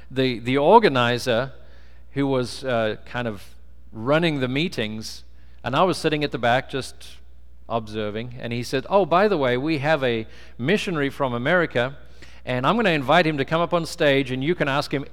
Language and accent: English; South Africa; born there; But I'm an American citizen, but I was born in South Africa. So I have a South African citizenship, but I'm an African-American of European descent, but an African-American of European descent that speaks an English language.